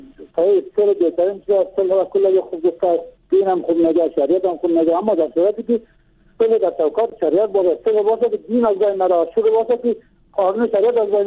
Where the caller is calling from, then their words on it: Bamyan, Afghanistan; از بامیان هستم.